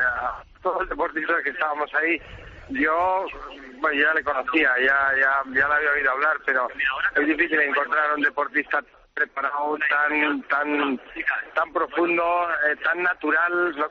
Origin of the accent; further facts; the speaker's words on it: Spain; como español